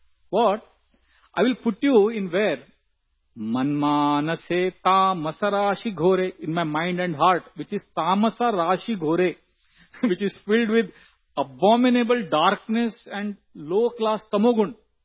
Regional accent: Udupi, Karnataka, India; I'm from Udupi, a small place in South Karnataka.

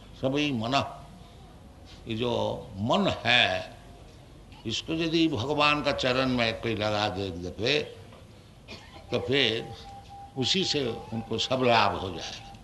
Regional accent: Kolkata, West Bengal, India; Hindi is a second language; हमारा शरीर भी कलकत्ता का है। हिंदी हमारी मातृभाषा भी नहीं है और गुजराती भी बोल नहीं सकता हूँ।

